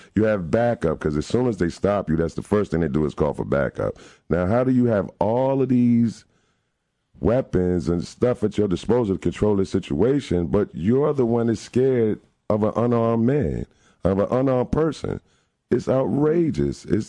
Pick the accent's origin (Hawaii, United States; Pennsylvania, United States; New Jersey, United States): New Jersey, United States; Newark; moved away; I'm originally from Newark, New Jersey. I moved down here in 1988. I heard some of my friends in Newark when I was a child getting murdered.